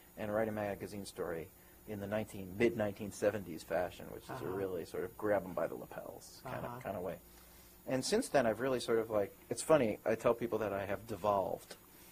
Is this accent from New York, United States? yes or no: yes; Brooklyn, New York, United States; Came back to New York. I'm from Brooklyn. I am born and bred